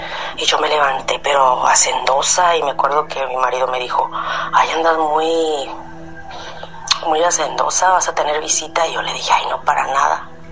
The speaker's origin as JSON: {"language": "Spanish", "town": "La Piedad", "region": "Michoacán", "country": "Mexico", "moved": "yes", "lives_now": "Chicago, United States", "said": "Yo soy de La Piedad, Michoacán, pero vivo en Chicago."}